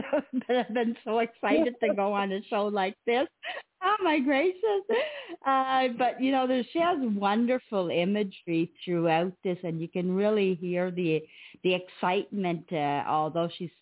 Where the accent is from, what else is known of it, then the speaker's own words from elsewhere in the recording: Quebec, Canada; English is a second language; I'm from Quebec, of course. Not a lot of English, not a lot of American TV away back then.